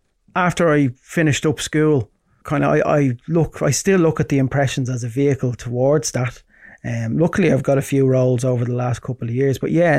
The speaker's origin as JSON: {"language": "English", "town": "Portmarnock", "region": "Leinster", "country": "Ireland", "tie": "born or raised there", "also_born_or_lived": "Ashbourne / Swords", "said": "Most of my childhood was, I lived in Portmarnock. I lived in Ashburn and Swords for a few years. My mom, my brother's from Swords. But it was mainly, most of my childhood, I lived in Portmarnock."}